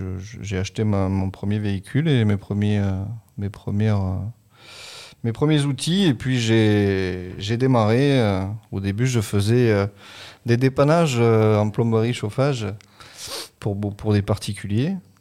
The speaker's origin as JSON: {"language": "French", "town": "Sorgues", "region": "Provence-Alpes-Côte d'Azur", "country": "France", "tie": "born or raised there", "said": "il faut savoir que j'ai grandi devant le château, puisque je suis natif de Sorgues."}